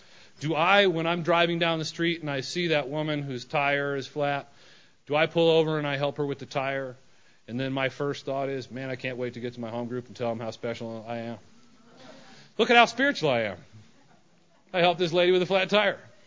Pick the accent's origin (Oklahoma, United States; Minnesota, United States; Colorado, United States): Colorado, United States; Denver; that I work in the substance abuse treatment field. I'm from Denver, Colorado.